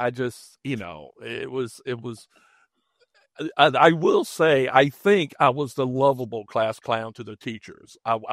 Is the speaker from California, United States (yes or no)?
no; Prosperity, South Carolina, United States; Yes. I grew up on a farm in outside of a little town called Prosperity, South Carolina. And I grew up with a very strong sense of place.